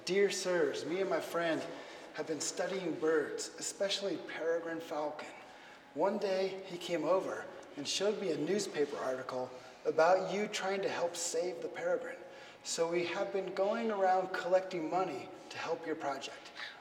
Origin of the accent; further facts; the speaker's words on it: Seattle, Washington, United States; Originally, I grew up in Seattle.